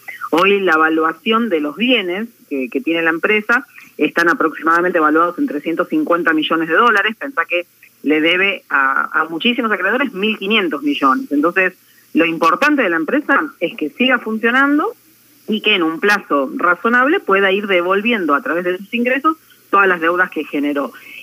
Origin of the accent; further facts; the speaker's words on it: Argentina; para nosotros es un capital importante como argentinos.